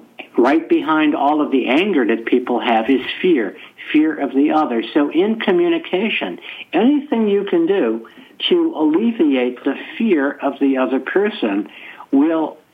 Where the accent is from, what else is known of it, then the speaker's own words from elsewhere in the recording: New York, United States; I'm from New York, and my religion as a kid was baseball.